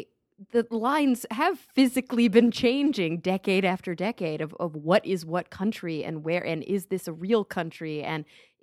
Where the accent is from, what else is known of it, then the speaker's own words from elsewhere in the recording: Texas, United States; If I didn't have it, I might be a little bit more close-minded than, especially growing up in Texas. Gosh, what if I had never left Texas?